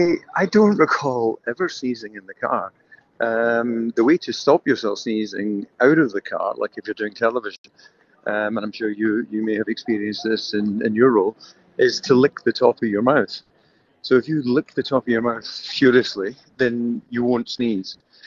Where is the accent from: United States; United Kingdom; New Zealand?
United Kingdom; Scotland; I could only have dreamt of that when I was growing up in Scotland.